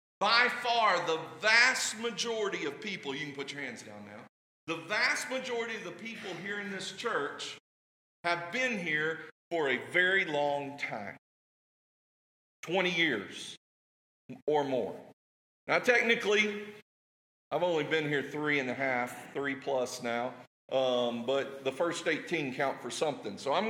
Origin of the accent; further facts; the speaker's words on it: Springdale, Arkansas, United States; Now, as many of you know, I grew up in Springdale.